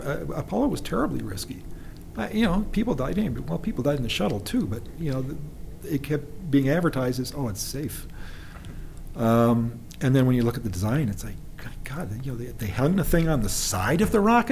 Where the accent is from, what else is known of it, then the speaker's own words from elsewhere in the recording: Canada; from the couple of cuts from 4,000 as a Canadian astronaut candidate.